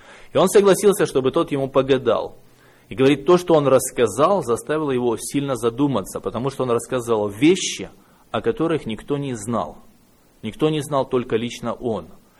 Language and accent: Russian; Narva, Ida-Viru County, Estonia; Я родился в Эстонии, в небезызвестном городе Нарва, там, где образовалась Красная Армия под Нарвой и Псковом. А прожил, в общем-то, там большую часть своей жизни, за исключением пару лет, когда был на Дальнем Востоке